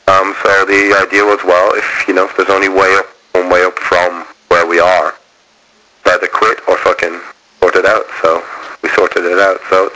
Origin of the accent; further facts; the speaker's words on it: Dublin, Leinster, Ireland; Well, we came from Dublin, it's more or less the same thing.